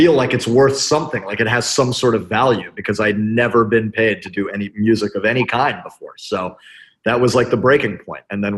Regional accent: Dallas, Texas, United States; also born or lived in Englewood, United States; I spent part of my childhood in Dallas. Well, I spent sort of my like adolescence and young adulthood in Dallas. So I spent my early childhood in New Jersey in Inglewood, Bergen County. Yes.

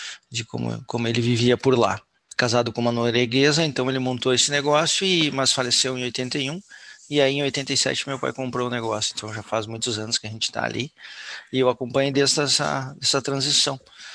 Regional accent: Caxias do Sul, Rio Grande do Sul, Brazil; Eu sou de Caxias, moro em Caxias, temos um negócio em Caxias

